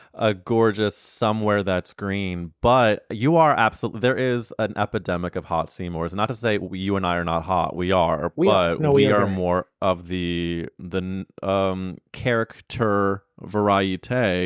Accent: Missouri, United States; cause I'm from Missouri and I'm from actually a pretty big Jewish community

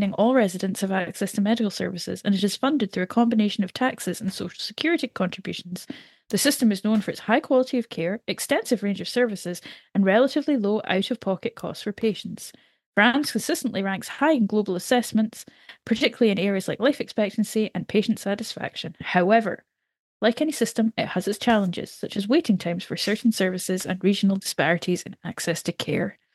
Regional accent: Scotland, United Kingdom; also born or lived in Canada; now in England; Yeah, you're sort of looking for it and saying, yeah, I am Scottish. I don't see myself as being British.

